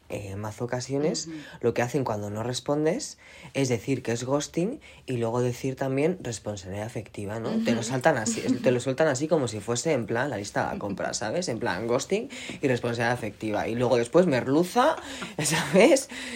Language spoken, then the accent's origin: Spanish; Cáceres, Extremadura, Spain; now in Seville, Spain; No, en realidad soy de Cáceres. No, pero que, bueno, vivía en otros puntos del estado